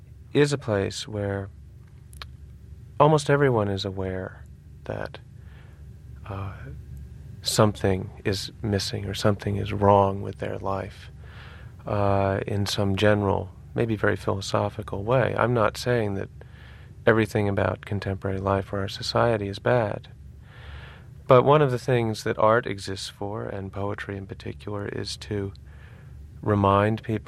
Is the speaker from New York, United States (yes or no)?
yes; New York, United States; also born or lived in Vermont, United States; I grew up around New York, but I lived in Vermont for many, many years full-time